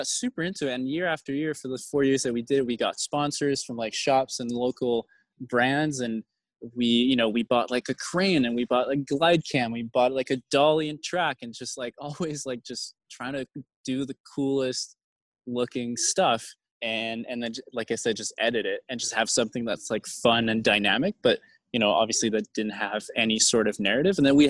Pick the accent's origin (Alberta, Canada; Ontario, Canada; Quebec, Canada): Quebec, Canada; Quebec City; English is a second language; as a Quebecois person. I'm from Quebec City, which is like a pretty small place, totally homogenous for the most part, just white, Catholic, and French. And my dad's from New Brunswick. And so I just, at home, I grew up, it was always English and French.